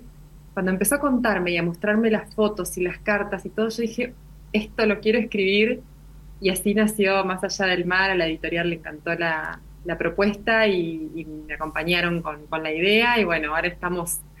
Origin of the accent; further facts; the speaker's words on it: Marisol, Buenos Aires, Argentina; also born or lived in Oriente; Nací en Oriente. Oriente es un pueblo de la provincia de Buenos Aires, que está a 20 kilómetros de Marisol. Yo me crié en Marisol, es una playita muy chiquita